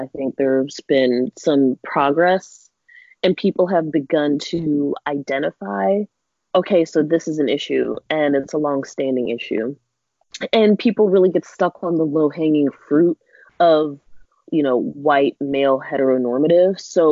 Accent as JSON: {"language": "English", "town": "Pittsburgh", "region": "Pennsylvania", "country": "United States", "tie": "born or raised there", "also_born_or_lived": "Philadelphia / Columbus / London", "said": "I grew up in Pittsburgh, lived in Philly, Columbus, lived in the UK London for a little bit."}